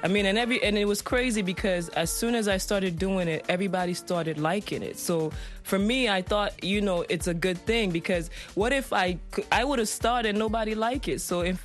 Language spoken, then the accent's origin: English; Canada; also born or lived in Sierra Leone / Gambia / United States; But I was born in Sierra Leone. I grew up in Canada. And I moved around, honestly, because I was a problem child when I was a kid. So I was raised by my grandma, so I moved from Sierra Leone, Gambia, to Canada